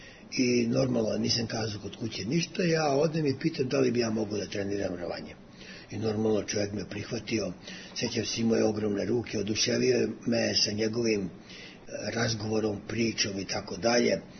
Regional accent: Belgrade, Serbia; moved away as an adult; also born or lived in Subotica; Ja sam rođeni Beograđanin, odrastao sam na Crvenom krstu, u radničkom Beogradu sam počeo da se bavim rvanjem 56. godine, znači u svojoj 10. godini.

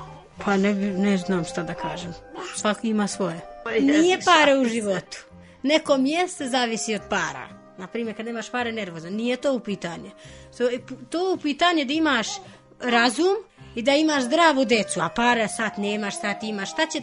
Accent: Albania; Serbian is a second language; Ja vičem, ja nemam veze s Kosovom, ja sam iz Albanije. Albanija i Kosova razlikuje. Ja vičem, ja sam iz Albanije. I katolik

